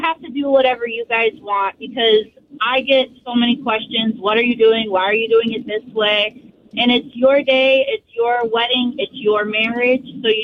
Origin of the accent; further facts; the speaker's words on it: Winter Garden, Florida, United States; from Winter Garden.